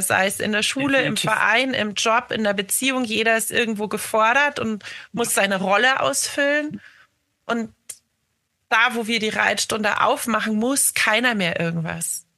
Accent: Starnberg, Bavaria, Germany; Also wir kommen aus dem Raum Starnberg, Münchner Süden.

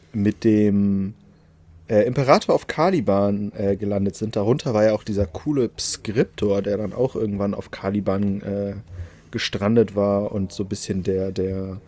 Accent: Lower Saxony, Germany; Als Niedersachse

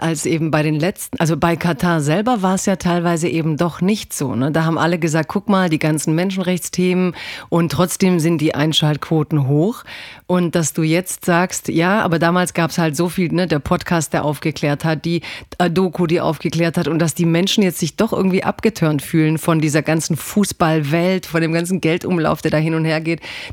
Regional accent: Croatia; Als Kroatin bin ich voll für Wasserball, Basketball, Waterpol.

